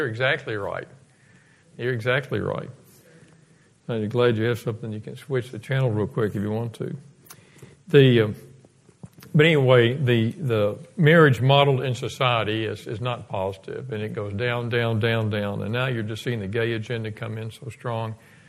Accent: Dallas, Texas, United States; she was from Memphis, I was from Dallas, both big cities.

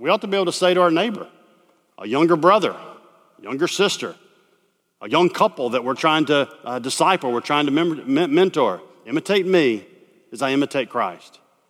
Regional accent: Birmingham, Alabama, United States; I grew up in Birmingham, Alabama. I went to Sanford University.

